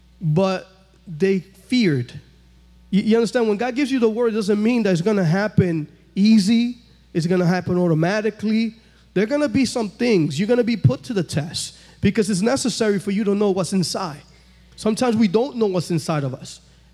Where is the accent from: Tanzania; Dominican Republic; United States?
Dominican Republic; born there; English is a second language; I was born in the Dominican Republic.